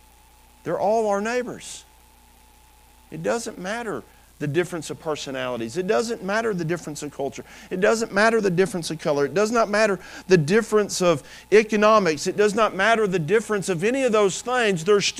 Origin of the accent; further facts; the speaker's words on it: Tennessee, United States; Now, out here in West Texas, it's not quite as evident as where I'm from. I'm from West Tennessee, a little bit more evident.